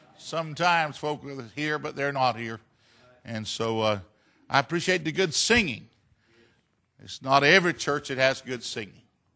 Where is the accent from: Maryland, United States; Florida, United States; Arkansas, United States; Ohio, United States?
Florida, United States; I was born at home because I want to be close to my mama. And I was raised up in Central Florida.